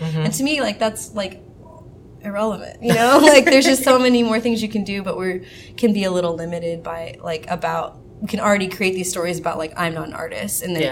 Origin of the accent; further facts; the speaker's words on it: North Charleston, South Carolina, United States; And that was really cool because I grew up in North Charleston.